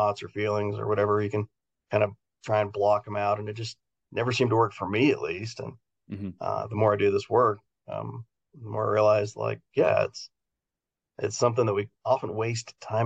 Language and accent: English; Texas, United States; and yet I played high school football growing up in Texas like everybody did.